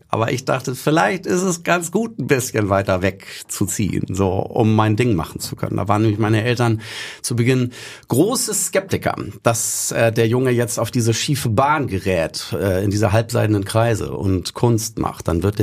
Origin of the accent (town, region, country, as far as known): Bad Schwartau, Schleswig-Holstein, Germany; born or raised there; also born or lived in Hamburg